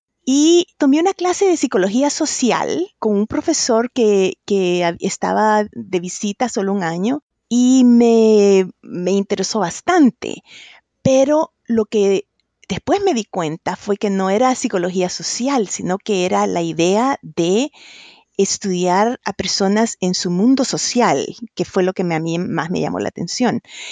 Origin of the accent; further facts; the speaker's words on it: El Salvador; moved away as an adult; now in United States; yo nací y me crié en El Salvador. Luego, cuando yo ya iba a entrar a la universidad, ya empezaban los problemas de la guerra civil, que duró 12 años allá. Uh-huh. Entonces, me vine a estudiar a Estados Unidos